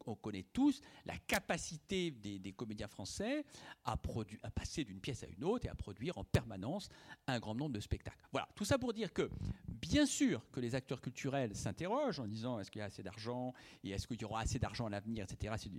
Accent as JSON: {"language": "French", "town": "Tours", "region": "Centre-Val de Loire", "country": "France", "said": "Alors moi, je viens de Tours, par exemple, donc je suis très content de la qualité des équipements"}